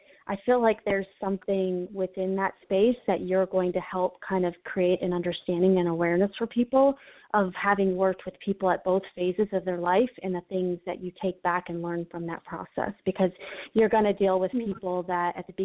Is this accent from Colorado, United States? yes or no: yes; Denver, Colorado, United States; We've got someone from my hometown here of Denver.